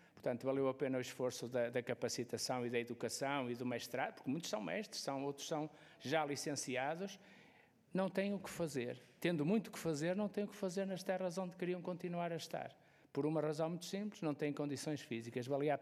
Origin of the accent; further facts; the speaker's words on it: Portugal; Somos portugueses, quer dizer.